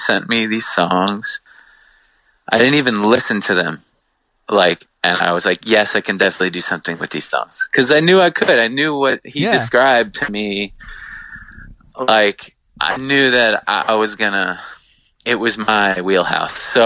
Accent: Long Island, New York, United States; And we like grew up, we grew up on Long Island, getting into all the old Revelation records and all that stuff.

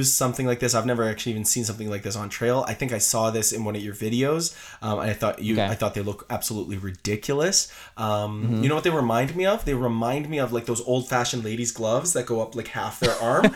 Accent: Canada; not local to me because I'm Canadian, but local to Americans.

